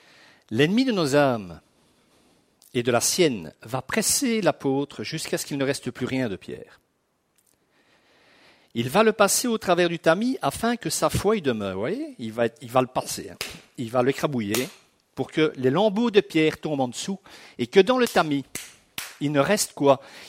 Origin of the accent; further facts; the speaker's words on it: Brussels, Belgium; Parce que moi, je suis un citadin, mes amis. J'ai été élevé à Bruxelles